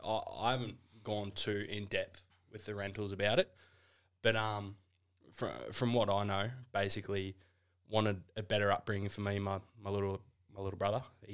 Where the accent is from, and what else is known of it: Reservoir, Victoria, Australia; born or raised there; also born or lived in Melbourne / Preston